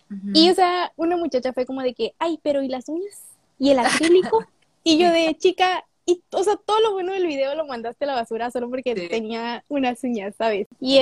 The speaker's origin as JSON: {"language": "Spanish", "region": "Nuevo León", "country": "Mexico", "said": "yo soy de Nuevo León, pero no estoy de que en Monterrey, yo vivo en Cadereyta, que está como a media hora de Monterrey."}